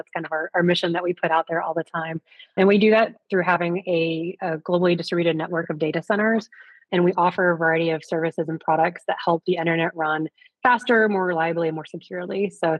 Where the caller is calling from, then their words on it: Houston, Texas, United States; I am in the Houston, Texas area.